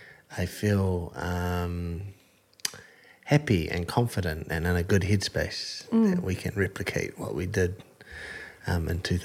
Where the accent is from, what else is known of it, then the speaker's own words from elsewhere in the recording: Massey, Auckland, New Zealand; I grew up in Massey. I went to the local high school, played for the local rugby team, and yeah, I'm very happy that I had my childhood out on West Auckland at Massey.